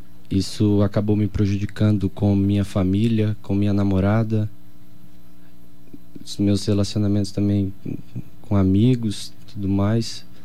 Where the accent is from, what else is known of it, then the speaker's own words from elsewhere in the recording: Dourados, Mato Grosso do Sul, Brazil; Eu sou daqui de Dourados mesmo